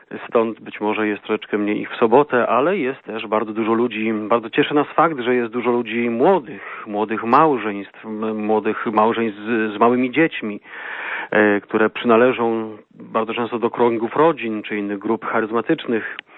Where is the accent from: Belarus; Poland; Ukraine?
Poland; Piła, Greater Poland Voivodeship; Urodziłem się w Pile, byłem objęty duszpasterstwem księży salezjanów w Pile, w świętej rodzinie.